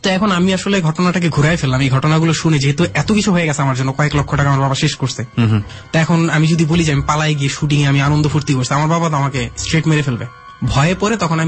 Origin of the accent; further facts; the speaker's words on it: Chittagong, Chittagong Division, Bangladesh; আমাদের গ্রামের বাড়িও কিন্তু চট্টগ্রাম হোম ডিস্ট্রিক্ট।